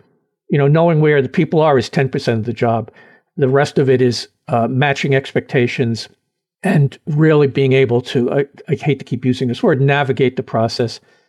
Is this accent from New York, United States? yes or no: yes; Brooklyn, New York, United States; Well, I'm as New York as anybody can be. I was born and raised in Brooklyn. I spent my entire educational career in the city of New York.